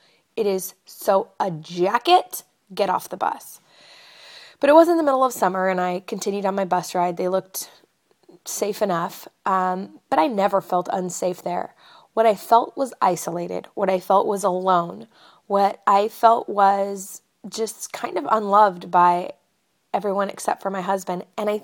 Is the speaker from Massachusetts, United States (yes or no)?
no; Fresno, California, United States; where I came from California, in the middle, it's not a small town, but I love this place.